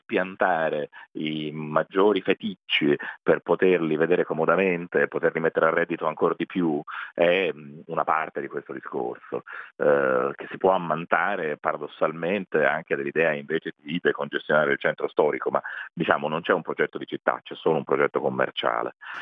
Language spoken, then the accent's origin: Italian; Florence, Tuscany, Italy; lo dico da fiorentino